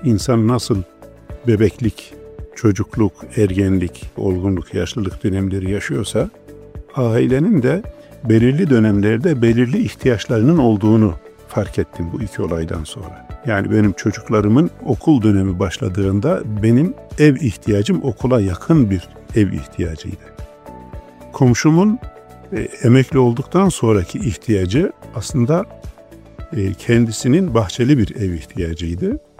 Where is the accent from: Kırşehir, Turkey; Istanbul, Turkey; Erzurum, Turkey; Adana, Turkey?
Kırşehir, Turkey; born there; 1967 Kırşehir doğumluyum.